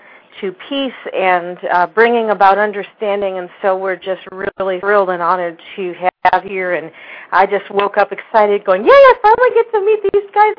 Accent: Chicago, Illinois, United States; Yeah, I'm from Chicago as well, and some of my family were in Michigan for quite a while.

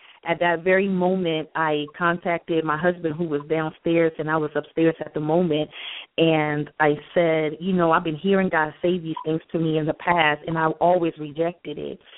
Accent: Panama; I'm a child of the King, the Most High God. Basically, I'm from the Republic of Panama, so I am Spanish, Panamanian

